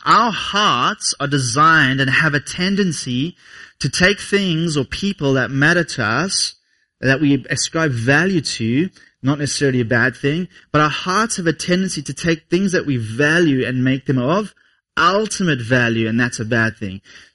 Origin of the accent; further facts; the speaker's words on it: England, United Kingdom; born there; I was born in England, so my nation of birth did something radical.